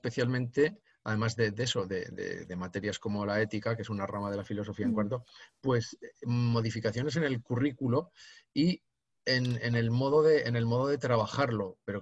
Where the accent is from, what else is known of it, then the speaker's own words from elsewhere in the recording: Zaragoza, Aragon, Spain; historia lo hubiera tenido que hacer en mi tierra, y filosofía, pues lo que mejor me caía a mí era Salamanca, entonces no había, por supuesto, filosofía en Zaragoza.